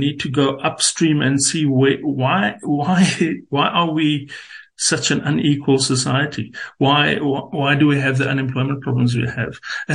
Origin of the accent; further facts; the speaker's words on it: South Africa; I'm also a South African.